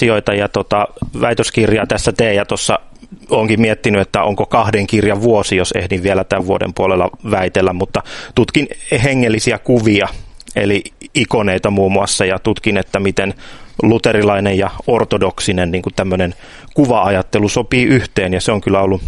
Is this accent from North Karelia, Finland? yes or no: no; Mäntsälä, Uusimaa, Finland; No mä oon Mäntsälästä, mä oon Mäntsälässä ollut papihommissakin